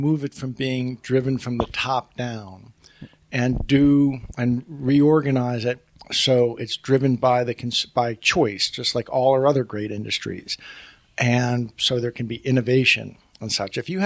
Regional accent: New Hampshire, United States; also born or lived in Vermont; I'm from New Hampshire. I grew up around New England, but basically Vermont and New Hampshire are my home states.

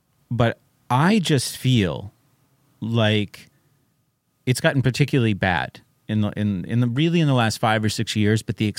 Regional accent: New Hampshire, United States; I grew up in New Hampshire and everyone was white

